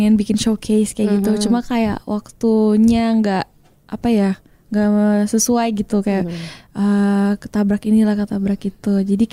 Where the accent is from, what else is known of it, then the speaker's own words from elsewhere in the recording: Bali, Indonesia; Iya, di kampung halaman aku.